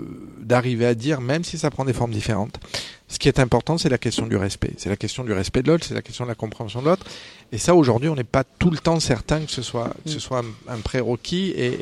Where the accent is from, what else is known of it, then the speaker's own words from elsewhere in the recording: Fuveau, Provence-Alpes-Côte d'Azur, France; also born or lived in Quebec; comme je suis quand même natif de la région, parce que je suis né à Fuveau, juste à côté de Gardanne